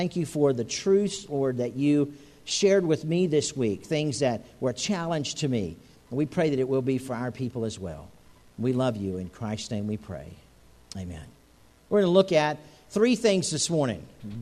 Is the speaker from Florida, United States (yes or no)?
yes; Florida, United States; And I'm from Florida. We used to have pretty bad thunderstorms